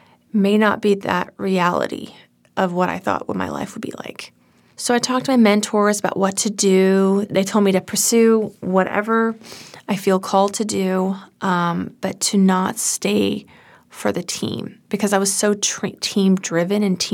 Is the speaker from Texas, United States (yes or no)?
yes; Houston, Texas, United States; I'm like, oh, I'm from Houston.